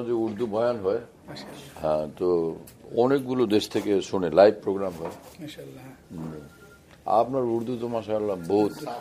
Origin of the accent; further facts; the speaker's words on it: Bangladesh; আমি তো বাংলাদেশি মানুষ